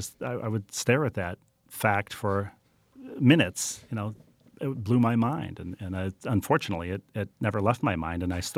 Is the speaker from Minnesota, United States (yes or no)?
yes; Minnesota, United States; I grew up in Minnesota when the Vikings were making their playoff run.